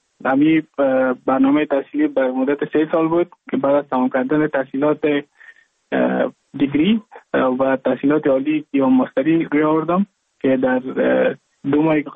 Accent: Mazar-i-Sharif, Balkh, Afghanistan; now in Goa, India

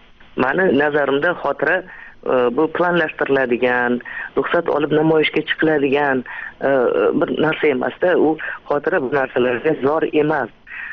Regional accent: Tashkent, Uzbekistan; Mana shu zilzila bo'lganda endi shaharda tug'ilib o'sganman. Men 11 yoshga qarab ketayotgandim.

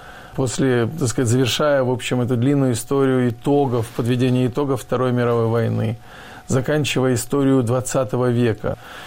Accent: Kyiv, Ukraine; Я русскоязычный украинец. Я родился и вырос в Киеве, как и мои родители, все родом из Украины. И дома мы говорили по-русски. Другое дело, что мы все хорошо знали и знаем украинский. Я спокойно работал на украинском языке

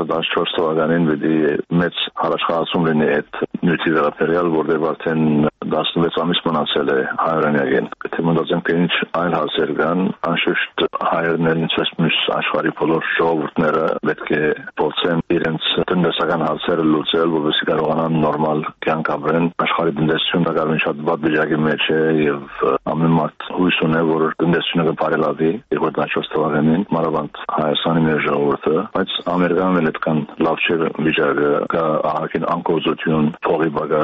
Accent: United States; որպես ամերիկահայ անշուշտ մենք նախանդրում ենք

